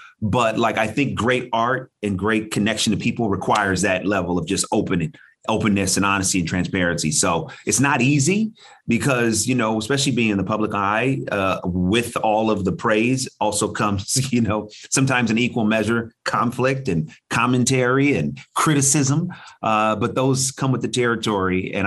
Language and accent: English; Oakland, California, United States; I'm from the Bay Area, from Oakland, California, and a middle child of three boys.